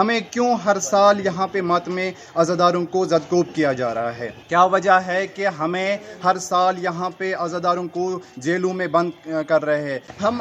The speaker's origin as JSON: {"language": "Urdu", "country": "India", "said": "اگر ہم ہندوستان کے باشندے ہیں، اگر ہم یہاں کے رہنے والے ہیں، اگر ہم یہاں کے ناگرک ہیں،"}